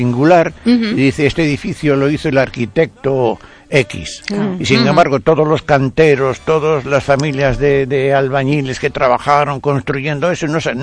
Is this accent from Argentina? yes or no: no; Spain; tal como somos los españoles